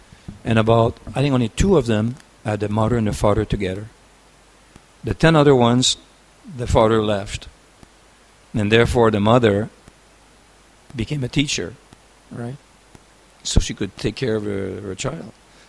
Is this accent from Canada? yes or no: yes; Canada; moved away as an adult; I was from Canada, but they wanted a Gurukul teacher to be trained up to start a Gurukul in Canada.